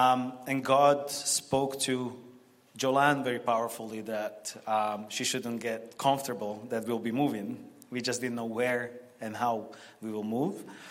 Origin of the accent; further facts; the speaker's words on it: Slovakia; moved away; also born or lived in Prague, Czech Republic; So I'm from Slovakia.